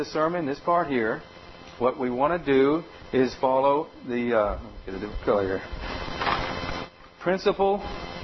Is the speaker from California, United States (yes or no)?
no; Massachusetts, United States; I'm from Massachusetts too.